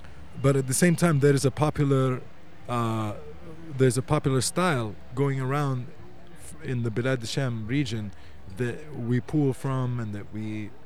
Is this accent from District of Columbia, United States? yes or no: yes; Washington, District of Columbia, United States; I was born and raised and based in Washington, D.C. So I came from a background of a Palestinian family that was very tightly knit with the Black Panther community in the States.